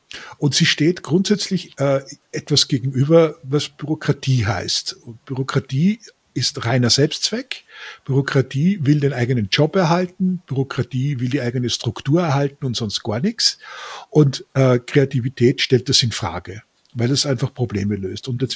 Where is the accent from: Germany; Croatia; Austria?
Austria; born there; ich bin geborener Österreicher